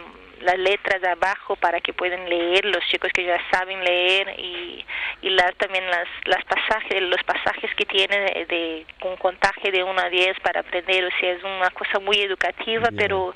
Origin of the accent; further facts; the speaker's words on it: Posadas, Misiones, Argentina; born there; yo no nací del otro lado, porque como yo nací cerca de Uruguayana, Uruguay, el río Uruguay, que era Posadas, del norte de Argentina, iba siempre a hacer compras del otro lado